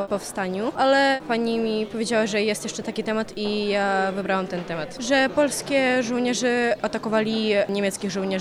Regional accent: Ukraine; Polish is a second language; jeszcze jestem z Ukrainy

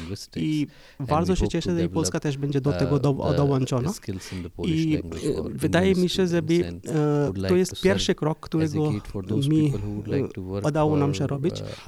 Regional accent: India; Polish is a second language; now in Poland; I ja pochodzę z takiego kraju, człowiek jest najważniejszy.

